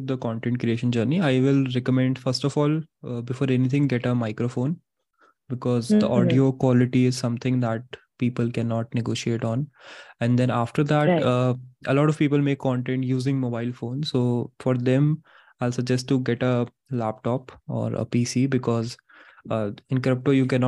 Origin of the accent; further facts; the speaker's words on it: Uttarakhand, India; I do not know any regional languages, actually. Like I am from Uttarakhand, so I know a little bit of Garhwali